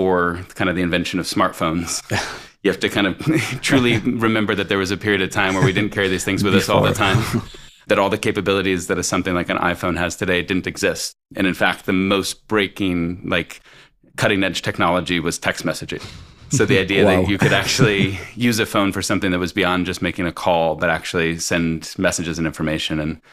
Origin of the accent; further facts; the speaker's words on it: Colorado, United States; born there; But I was born in the United States. I was actually born in Colorado.